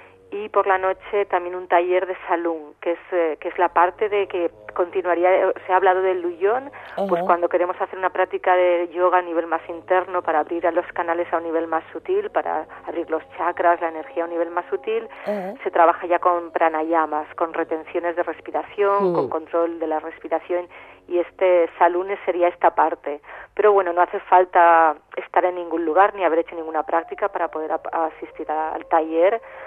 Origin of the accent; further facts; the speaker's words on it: Valencian Community, Spain; soy valenciana